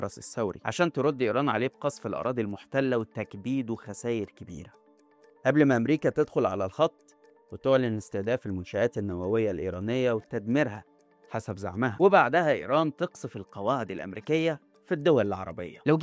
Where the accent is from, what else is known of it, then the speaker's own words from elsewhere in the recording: Egypt; سؤال مهم يخصنا احنا كمصريين